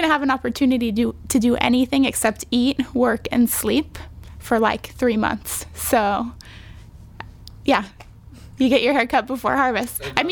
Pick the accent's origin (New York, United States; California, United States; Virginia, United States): California, United States; Healdsburg; I grew up in Healdsburg, California, in Sonoma County. So it was just really a way of life.